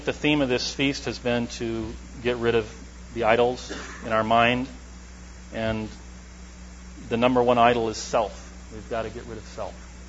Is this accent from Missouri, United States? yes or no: no; Pasadena, California, United States; I grew up in Pasadena at headquarters.